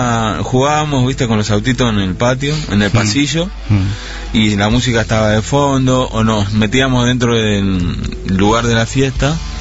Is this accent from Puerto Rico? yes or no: no; Buenos Aires, Argentina; Me crié en Lugano. Nací en Palermo.